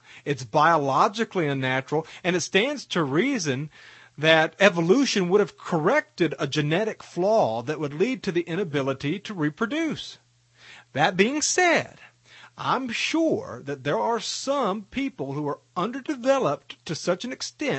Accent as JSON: {"language": "English", "region": "Tennessee", "country": "United States", "tie": "born or raised there", "said": "Going back to the news and staying in Tennessee, my home state provides us with a little bit of good news"}